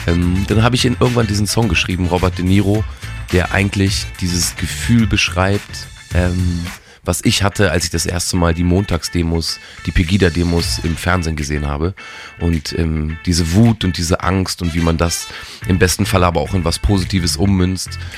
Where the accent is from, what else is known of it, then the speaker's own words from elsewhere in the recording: Braunschweig, Lower Saxony, Germany; das hier ist Radio 38 und meine dicksten Grüße gehen raus an meine alte Heimat Braunschweig und Umgebung.